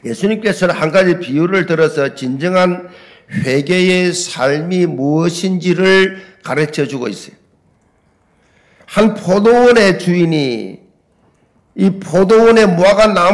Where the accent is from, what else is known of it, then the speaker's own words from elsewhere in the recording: Busan, South Korea; 또 부산 사람으로서 느끼는 게 있거든요. 그 부산 사람만이 할 수 있는 그 인간미란 게 있습니다.